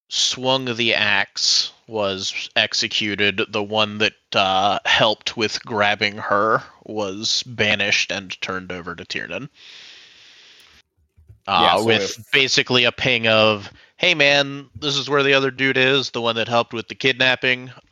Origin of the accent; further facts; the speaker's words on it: Kirkland, Washington, United States; I was born in Kirkland. I lived in Kirkland.